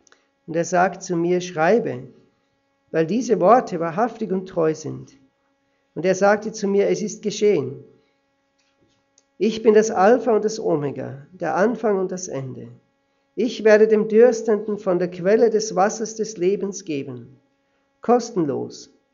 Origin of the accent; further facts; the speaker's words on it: Austria; now in Switzerland; Ich bin aus der Schweiz, aber ich bin Österreicher, meine Frau ist Schweizerin. Wir wohnen seit 18 Jahren in der Schweiz. Wir haben 4 Kinder.